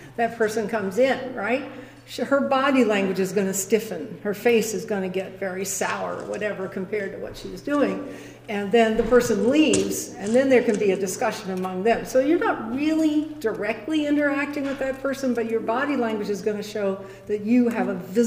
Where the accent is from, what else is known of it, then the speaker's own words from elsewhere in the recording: Chicago, Illinois, United States; I'm a Chicagoan too, so I had my ideas about the South before I got here too.